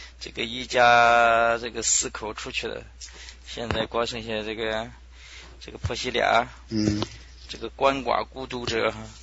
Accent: China; 我们中国人

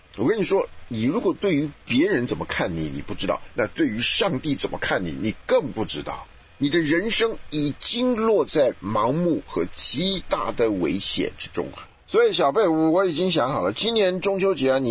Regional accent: Taiwan; now in United States; 来美国这么久，我第一次要开始觉得说我必须要正身呐、啊，让人家知道说我是台湾人。

